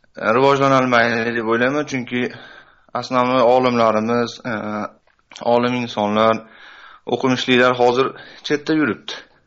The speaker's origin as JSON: {"language": "Uzbek", "region": "Osh Region", "country": "Kyrgyzstan", "said": "Men Qirg'izistondan, O'sh oblastining Oqot rayonidan"}